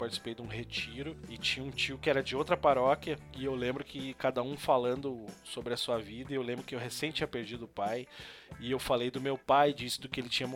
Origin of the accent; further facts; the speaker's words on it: Canudos, Brazil; a minha infância, eu cresci em Canudos ali.